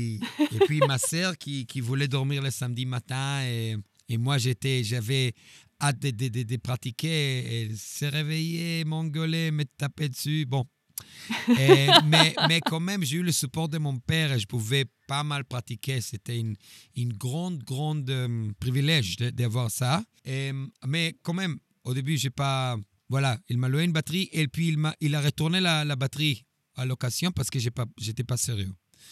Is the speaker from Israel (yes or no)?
yes; Tel Aviv, Tel Aviv District, Israel; born there; French is a second language; j'ai 45 ans, je suis né à Tel Aviv, Israël.